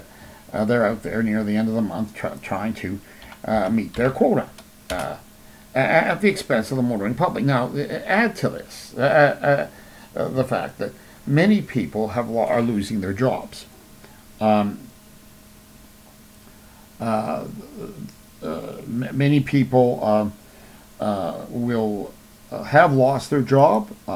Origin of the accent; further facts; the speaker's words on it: Hamilton, Ontario, Canada; the police in my hometown here of Hamilton, Ontario.